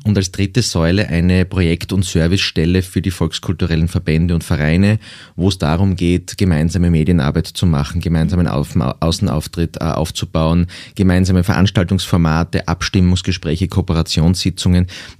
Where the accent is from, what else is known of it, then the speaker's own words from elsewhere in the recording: Graz, Styria, Austria; Ich bin ja in der Stadt aufgewachsen, in Graz, hatte also keine besonders großen Berührungspunkte mit der Volkskultur, außer jene, die man sozusagen auch als Städter im Jahreskreislauf hat.